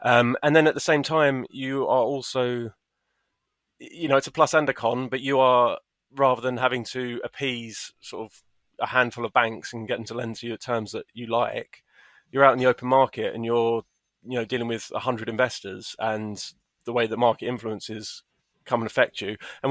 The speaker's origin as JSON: {"language": "English", "region": "East of England", "country": "United Kingdom", "said": "I am from Essex and not from Germany"}